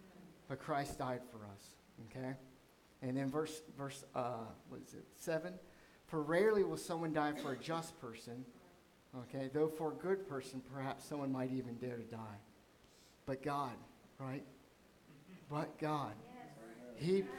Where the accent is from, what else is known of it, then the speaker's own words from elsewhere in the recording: Columbus, Ohio, United States; I'm from Columbus, Ohio. I was like, what is this place?